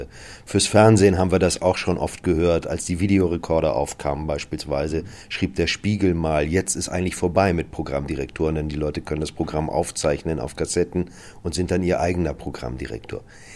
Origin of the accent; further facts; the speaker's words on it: Northern Germany, Germany; also born or lived in Munich; Ich bin Norddeutscher, liebe Hamburg, aber meine zweite Liebe war immer München. Ich habe in München studiert